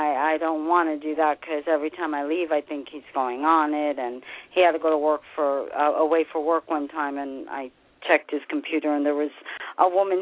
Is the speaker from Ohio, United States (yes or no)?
no; New Jersey, United States; Well, I'm originally from New Jersey.